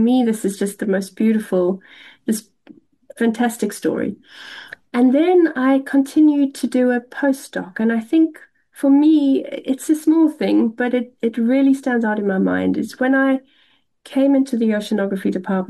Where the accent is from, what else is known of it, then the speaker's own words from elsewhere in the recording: Cape Town, Western Cape, South Africa; growing up in Cape Town. The ocean and the mountains are really an integral part of my life. And I've always felt a little bit lost when I'm not close to the ocean or the mountains.